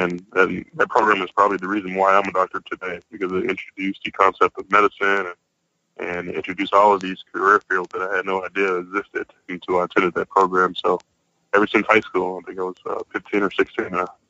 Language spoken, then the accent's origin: English; Louisiana, United States; So those were some of the challenges that I faced growing up in Louisiana.